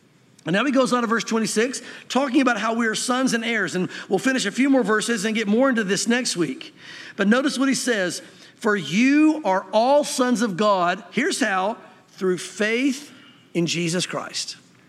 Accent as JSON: {"language": "English", "region": "the South", "country": "United States", "tie": "born or raised there", "said": "growing up in the South, I remember as an unbeliever going to church, a religious unbeliever."}